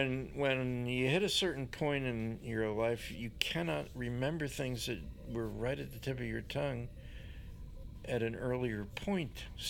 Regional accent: New York, United States; Well, I'm from Columbia County, so I know Hudson well.

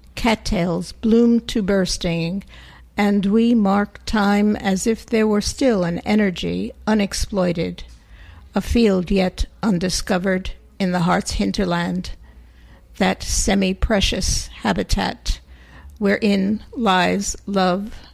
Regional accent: New York, United States; I grew up in the New York Public Library in the Tompkins Square branch in the Village.

